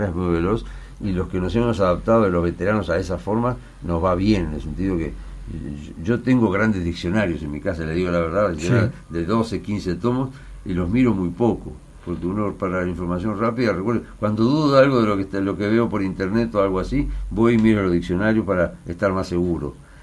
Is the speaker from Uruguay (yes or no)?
yes; Uruguay; ahora nosotros somos uruguayos